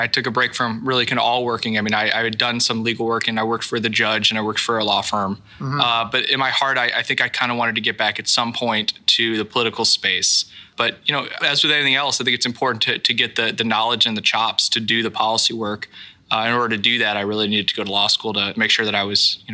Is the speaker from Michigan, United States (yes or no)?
no; Downers Grove, Illinois, United States; Downers Grove, Illinois, which is a suburb of Chicago.